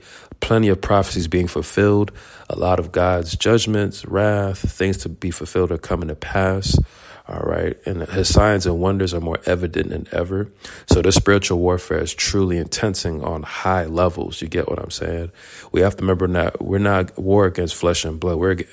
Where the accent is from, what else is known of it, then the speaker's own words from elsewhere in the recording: Florida, United States; I was raised in South Florida, so I already know the vibes down there, all right?